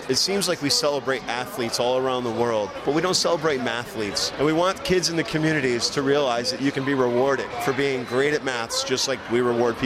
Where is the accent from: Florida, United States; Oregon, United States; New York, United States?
New York, United States; I'm from New York.